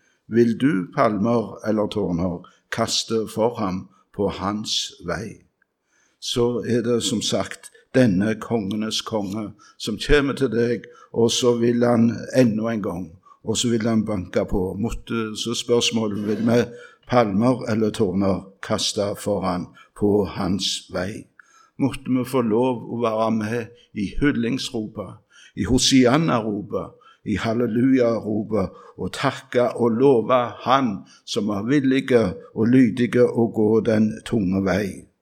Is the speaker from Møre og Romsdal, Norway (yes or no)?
no; Randaberg, Rogaland, Norway; Det var en sang som jeg lærte i ungdommen, med sang i ungdomsmusikken hjemme på Randaberg